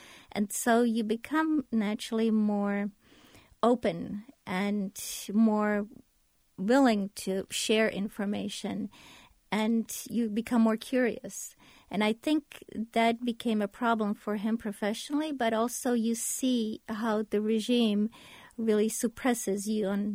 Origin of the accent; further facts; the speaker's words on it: Prague, Czechia; now in United States; I was born in the 60s in Czechoslovakia, in Prague. And the 60s were happier years in that country.